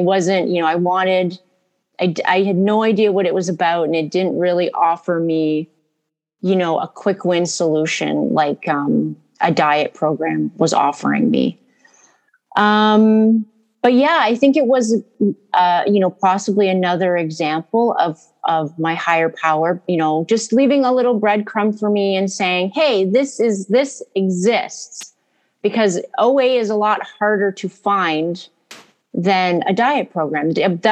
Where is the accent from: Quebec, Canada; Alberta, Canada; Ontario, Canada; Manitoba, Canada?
Ontario, Canada; Barrie; I'm from Barrie, Ontario, Canada.